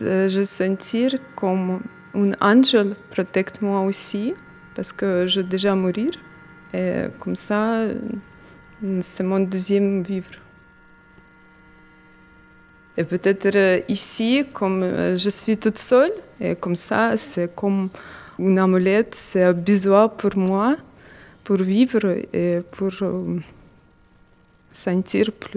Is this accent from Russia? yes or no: yes; Russia; je suis russe.